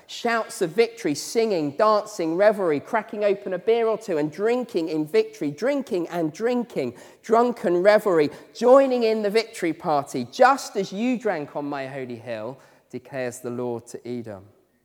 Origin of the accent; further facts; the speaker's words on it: East of England, United Kingdom; I grew up in East Anglia. There was farmland for miles around, as far as the eye could see.